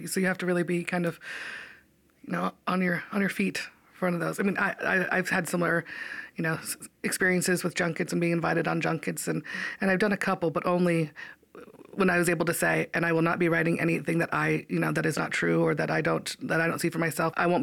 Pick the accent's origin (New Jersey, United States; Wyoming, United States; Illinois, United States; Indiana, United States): Wyoming, United States; Cheyenne; I grew up in Cheyenne, Wyoming, of all places. Very small state, no one knows really exists.